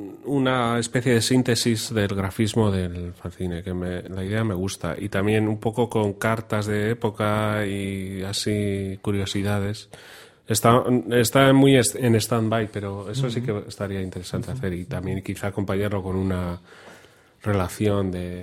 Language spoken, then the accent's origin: Spanish; Santurce, Basque Country, Spain; Lo que sí que había un videoclub en la época en donde yo crecí, en Santurce, que cogíamos películas un poco a voleo, ¿no?